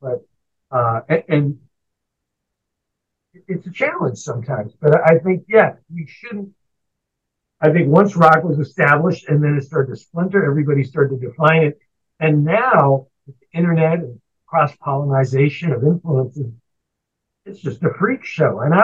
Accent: Canada; being a Canadian blues wannabe artist, you know?

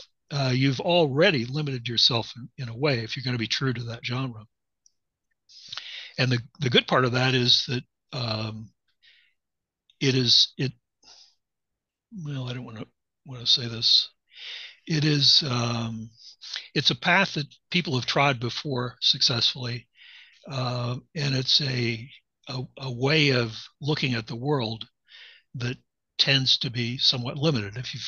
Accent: Midwest, United States; because I grew up in the Midwest, so everything is flat

